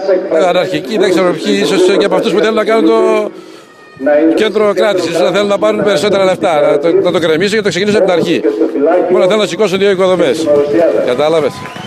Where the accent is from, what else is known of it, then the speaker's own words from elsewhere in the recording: Karoti, Eastern Macedonia and Thrace, Greece; Για το χωριό μου συγκεκριμένα δεν νομίζω ότι υπάρχει τέτοια περίπτωση να είναι άτομα από την Καρωτή.